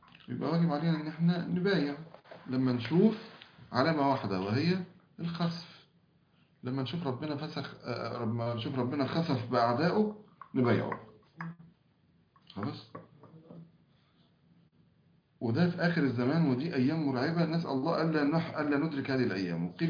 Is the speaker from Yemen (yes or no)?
no; Egypt; now in Oman; انا مصري مقيم في سلطنة عمان.